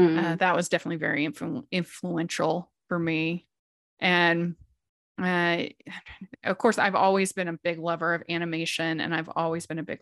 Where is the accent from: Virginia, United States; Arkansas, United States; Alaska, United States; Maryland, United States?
Maryland, United States; I grew up in Maryland, and my choir did a like competition or something like that in New York City.